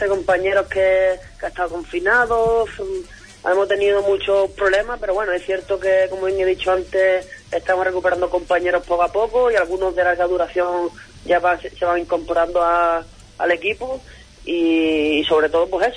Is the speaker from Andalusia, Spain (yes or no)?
yes; Lepe, Andalusia, Spain; pues aquí en mi pueblo con bastantes amigos, compañeros de aquí de la escuela de fútbol. Y, hombre, seguro que será un partido bonito. Bastantes chavales de aquí de Lepe